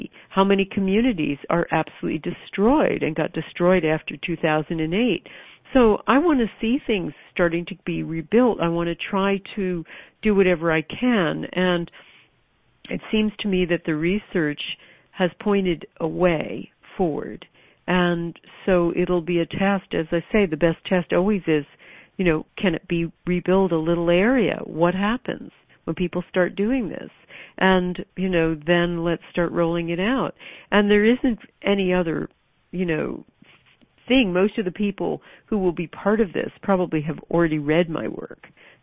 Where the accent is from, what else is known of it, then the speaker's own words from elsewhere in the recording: United States; now in United Kingdom; even though I sit over here in the UK, I watch my home country with great despair. You know, America is very different from the place I left in 1980